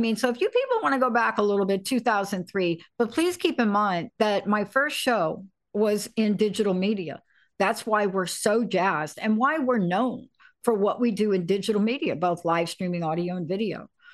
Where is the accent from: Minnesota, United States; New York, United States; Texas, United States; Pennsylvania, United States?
New York, United States; Bronx; I'm a kid from the Bronx.